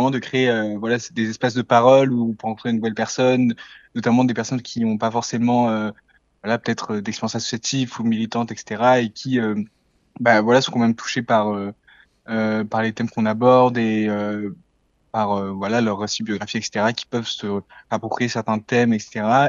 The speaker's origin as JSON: {"language": "French", "town": "Marseille", "region": "Provence-Alpes-Côte d'Azur", "country": "France", "said": "je suis aussi étudiant en sciences politiques à Lille, pareil pour les études. Je viens de Marseille et je suis franco-bolivien."}